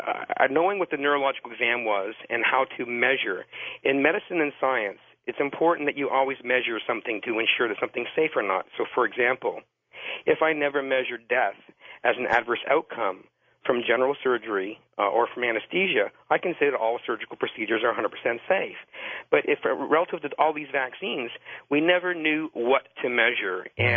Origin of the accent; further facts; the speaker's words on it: Canada; even where I grew up in Canada